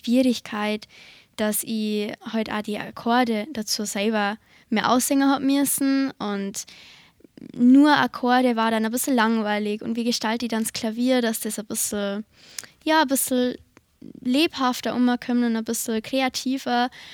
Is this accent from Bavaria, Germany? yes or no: yes; Bavaria, Germany; ich komme aus dem Landkreis Passau